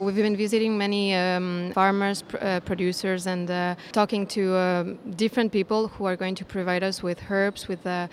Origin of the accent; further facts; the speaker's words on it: Spain; English is a second language; moved away as an adult; now in Brussels, Belgium; I come from Spain. I've been living in Brussels for 6 months now.